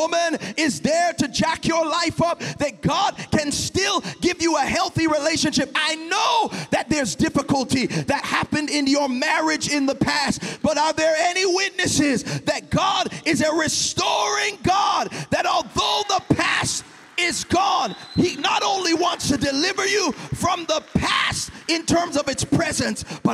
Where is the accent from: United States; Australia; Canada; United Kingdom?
Canada; Toronto, Ontario; I'm from Malvern. Big up Scarborough, big up Malvern, look.